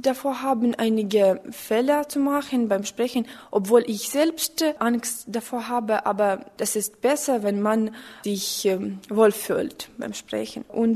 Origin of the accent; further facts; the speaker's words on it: Ukraine; German is a second language; ich komme aus der Ukraine, ich bin noch Schülerin. Ich lerne Deutsch